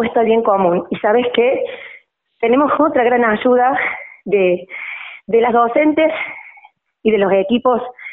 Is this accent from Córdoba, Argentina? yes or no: yes; Córdoba, Argentina; now in Río Tercero, Argentina; Yo, mira, confieso que yo vengo de la ciudad de Córdoba.